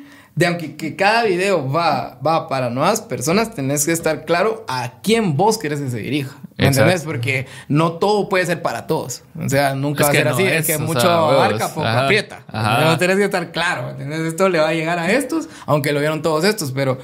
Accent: Guatemala; yo en Guate empezara a hacer algo y enfocarme en mi país

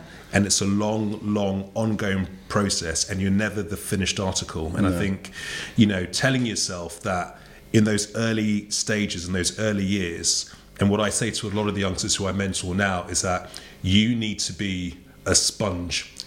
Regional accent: United Kingdom; I'm proudly British. I'm proudly, you know, West African

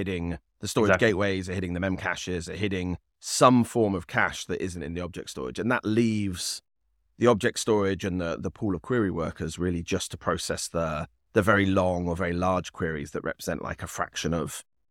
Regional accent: England, United Kingdom; And I'm British, right? I'm English.

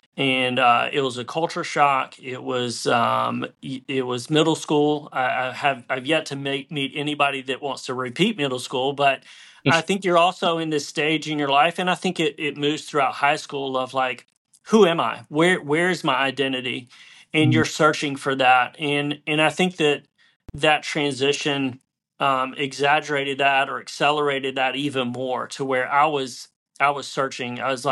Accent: Brazil; But I was raised in Brazil

